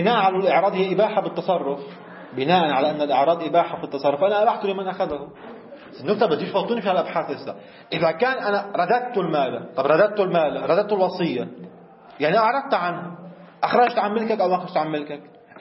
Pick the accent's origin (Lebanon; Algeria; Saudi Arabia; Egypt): Lebanon